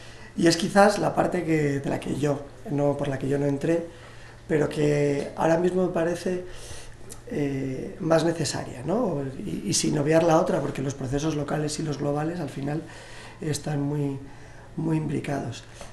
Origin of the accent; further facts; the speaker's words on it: Galicia, Spain; vengo de Galiza